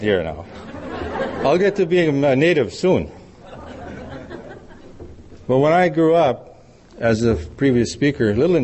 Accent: Manitoba, Canada; now in Edmonton, Canada; And I'm originally from Manitoba, but I'm here and very proud to be with my friends from Edmonton.

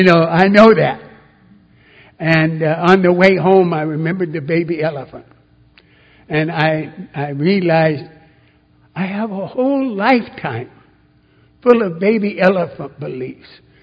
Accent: Kansas, United States; also born or lived in Los Angeles / Oklahoma; I was born in Los Angeles. I don't remember any of Los Angeles when I was a kid, because the first home I found that I remember was a little farm community about 46 miles southwest of Wichita, Kansas.

